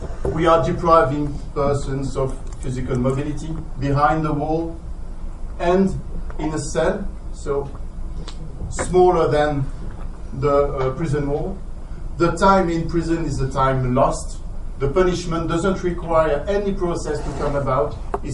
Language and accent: English; Brussels, Belgium; English is a second language; I come from Brussels